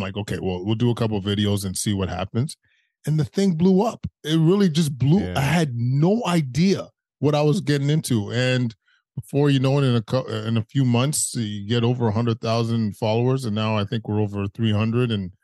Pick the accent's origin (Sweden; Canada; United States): Canada; Edmonton, Alberta; growing up in Edmonton, you kind of have a you have a racist existence.